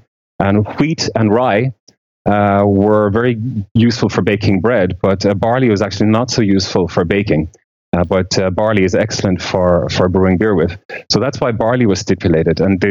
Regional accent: Dublin, Leinster, Ireland; moved away as an adult; now in Berlin, Germany; I'm originally from Dublin, Ireland, but I've been living in Berlin for over 5 years now.

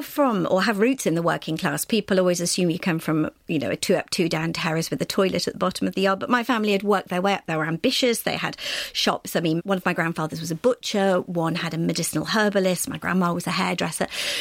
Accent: Liverpool, North West England, United Kingdom; born there; also born or lived in Sheffield; I was born in 1962 in Liverpool. I lived in Sheffield for the first few years of my life because my father had obtained a position as the manager of a disinfectant works in a place called Ecclesfield. But Liverpool was where my family were.

